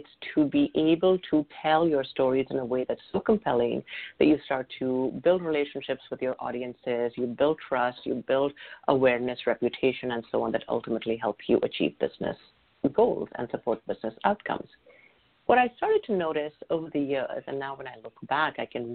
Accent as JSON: {"language": "English", "country": "India", "said": "I'm originally from India."}